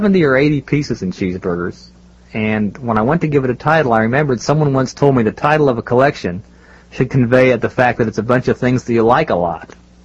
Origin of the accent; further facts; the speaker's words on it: Columbus, Ohio, United States; I was back in my hometown of Columbus, Ohio, and I was stopping in a hotel lobby.